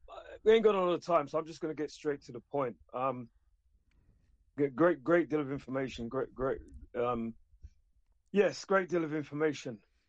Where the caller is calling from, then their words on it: London, United Kingdom; I'm calling from East London, exactly.